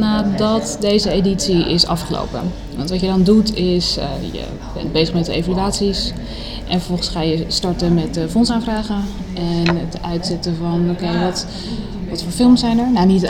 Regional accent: Leiden, South Holland, Netherlands; also born or lived in The Hague; Ik ben in Den Haag geboren, mm-hmm. Maar getogen in Leiden.

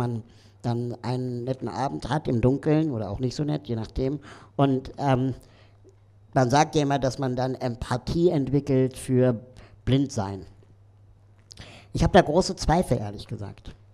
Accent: Berlin, Germany; Ich bin hier in Berlin aufgewachsen, klein geblieben und kenne eigentlich keine andere Stadt ernsthaft.

